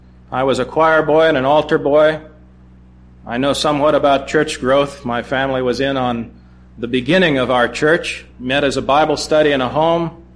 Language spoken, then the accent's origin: English; Slidell, Louisiana, United States; I'm from Slidell, Louisiana.